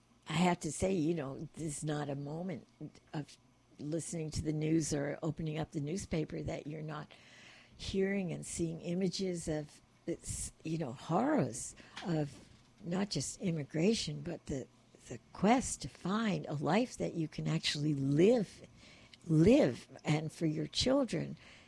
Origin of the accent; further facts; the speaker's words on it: United States; So that's my experience with immigration. Growing up in America in the 40s and 50s.